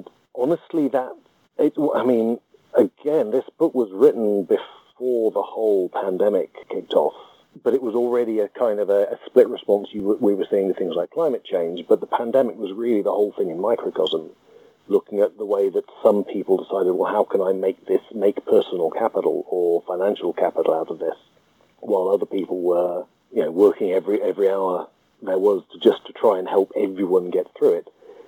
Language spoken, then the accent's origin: English; United Kingdom; because I myself am just as British.